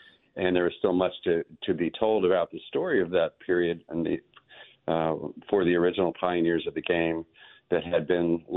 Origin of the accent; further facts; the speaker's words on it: Wilmerding, Pennsylvania, United States; I knew growing up in Pittsburgh at my grandmother's house in a little industrial suburb called Wilmerding, about 10 miles east of the city